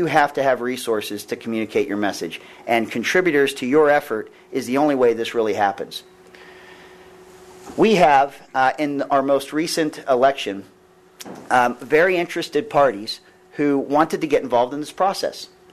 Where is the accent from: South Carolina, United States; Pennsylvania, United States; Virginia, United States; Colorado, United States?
Pennsylvania, United States; Pittsburgh; 1988, I was from Pittsburgh, Pennsylvania